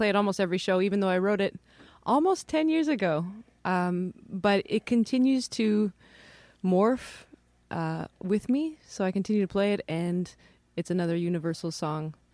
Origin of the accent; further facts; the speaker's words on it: Chilliwack, British Columbia, Canada; Chilliwack, British Columbia.